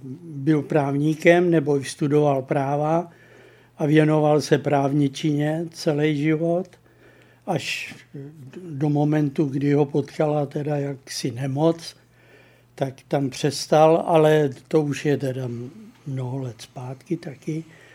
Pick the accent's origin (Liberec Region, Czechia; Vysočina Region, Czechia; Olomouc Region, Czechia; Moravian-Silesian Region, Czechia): Liberec Region, Czechia; Liberec; Já jsem Liberečák, předválečný Liberečák